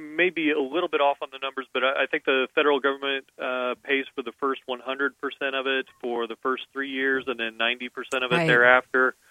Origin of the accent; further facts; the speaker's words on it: Indiana, United States; For instance, folks in my home state of Indiana